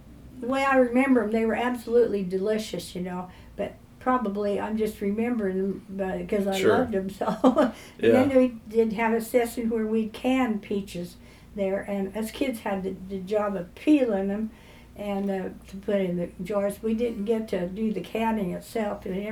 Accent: Bakersfield, California, United States; Yeah, I was born right here in Bakersfield, in my grandparents' home.

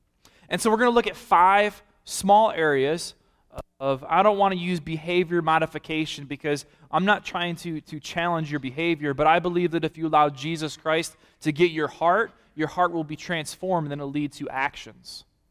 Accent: Detroit, Michigan, United States; I'm from Detroit. Not too many things going for us.

